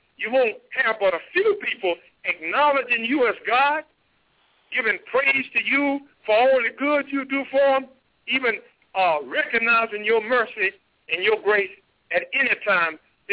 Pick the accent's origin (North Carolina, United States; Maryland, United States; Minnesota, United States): North Carolina, United States; but especially here in my home state, North Carolina